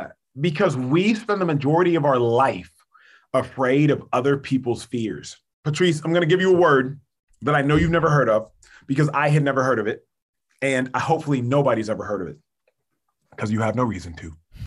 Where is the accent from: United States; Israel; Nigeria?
Nigeria; I am the son of Nigerian parents, born and raised in Nigeria.